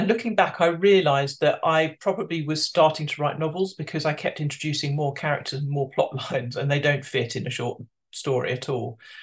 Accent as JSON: {"language": "English", "town": "Tunbridge Wells", "region": "South East England", "country": "United Kingdom", "tie": "born or raised there", "said": "I'm very local. I grew up in and around Tunbridge Wells, went to school there, and have lived in this area, apart from when I went to university and lived abroad as part of that. I've lived in this area absolutely all of my life."}